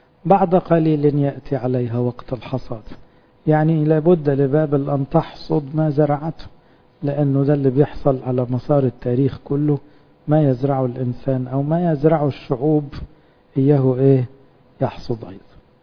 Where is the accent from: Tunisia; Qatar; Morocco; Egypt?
Egypt; Upper Egypt; يعني يستخبوا زي عندنا في الصعيد كده